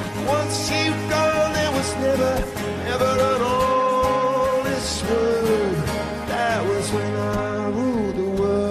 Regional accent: England, United Kingdom; I don't want to talk too much because I'm English and sound like an idiot.

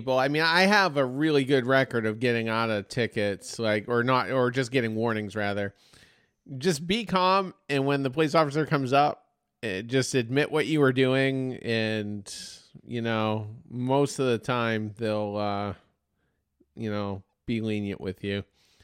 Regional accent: United States; born there; I was born in the United States. Third generation American.

